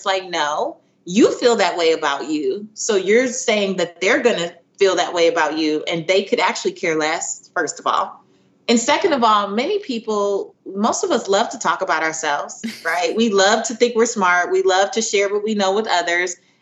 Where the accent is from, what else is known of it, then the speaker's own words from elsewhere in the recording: Belize; I'm Central American. I'm Belizean. I grew up in the household with a single mom and grandma.